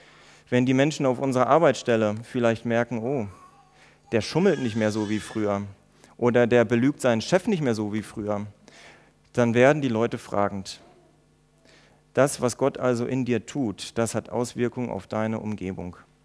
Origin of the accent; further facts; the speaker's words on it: Germany; Wir als Deutsche, die, so sagt man ja, über uns sehr sicherheitsfanatisch sind